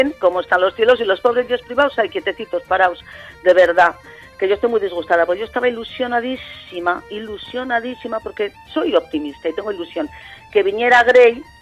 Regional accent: Basque Country, Spain; yo soy vasca, no soy vasco.

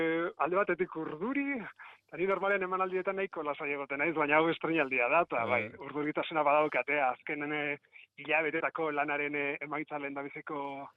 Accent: Hernani, Basque Country, Spain; nire herrian Hernanin eskainalizatea estrenaldia, jende ezagun pili bat horriko

